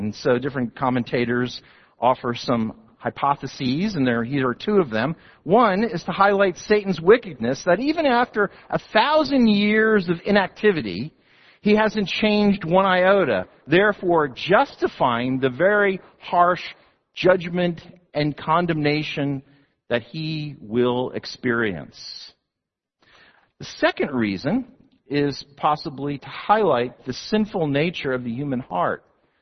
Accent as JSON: {"language": "English", "region": "New Jersey", "country": "United States", "tie": "born or raised there", "said": "If you've ever been to the beach, growing up in New Jersey, we would go to the Jersey Shore."}